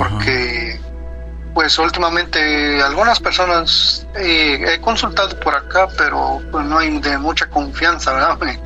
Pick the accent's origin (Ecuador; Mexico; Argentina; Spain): Mexico; Puebla; yo ya tuve una pareja ahí en México, vengo de Puebla.